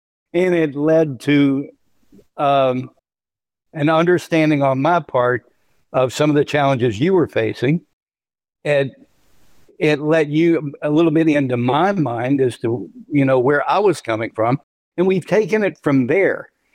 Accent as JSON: {"language": "English", "town": "Louisville", "region": "Kentucky", "country": "United States", "tie": "born or raised there", "said": "I started doing radio in my hometown of Louisville, Kentucky."}